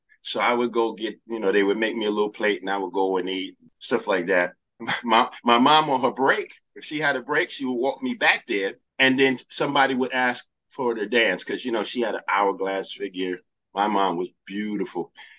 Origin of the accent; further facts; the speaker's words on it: Harlem, New York, United States; We're going to talk about my experiences growing up in Harlem and my encounter with Elhaj Malik Shabazz, Malcolm X.